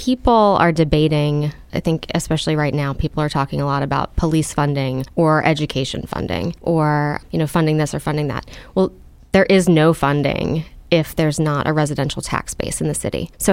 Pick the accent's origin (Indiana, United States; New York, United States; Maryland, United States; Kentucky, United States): Maryland, United States; Owings Mills; So I grew up in Baltimore County in the Owings Mills, Reisterstown area.